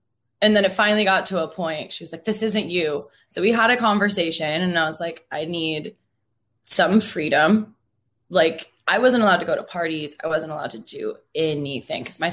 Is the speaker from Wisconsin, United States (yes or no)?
no; Seattle, Washington, United States; born or raised there